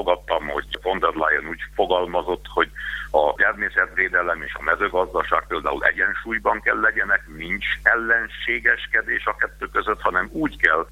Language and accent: Hungarian; Transylvania, Romania; ha megyünk és megkérdezzük az állampolgárokat otthon, Erdélyben